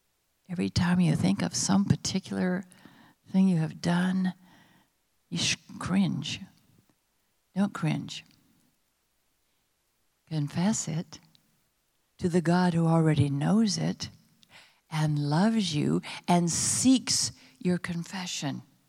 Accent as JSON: {"language": "English", "region": "California", "country": "United States", "lives_now": "Texas, United States", "said": "I don't think the laws allow for quite enough speed here in Texas. I'm a Californian, and everybody seems to feel very comfortable about going fast."}